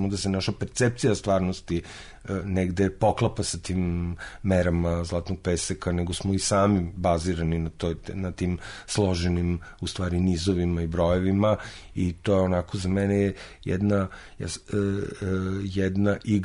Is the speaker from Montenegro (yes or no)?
no; Smederevo, Podunavlje District, Serbia; also born or lived in Belgrade; ja sam Smederevac, ono, odrastao sam u tom gradu, iako sam rođen u Beogradu